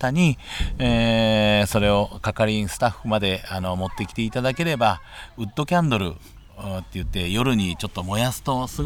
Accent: Kansai, Japan; 関西人のまあまあ関西人だから串カツっていうわけじゃないですけど

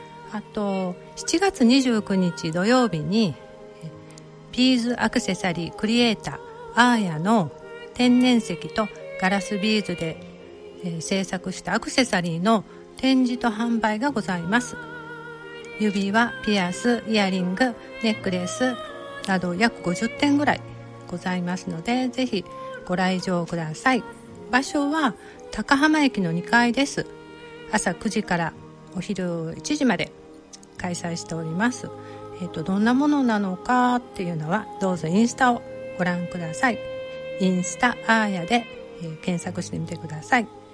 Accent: Maizuru, Kyoto, Japan; 私は東舞鶴に生まれて、その後中舞鶴か西舞鶴と、高校生になるまで結構点々と引っ越しをしていました。

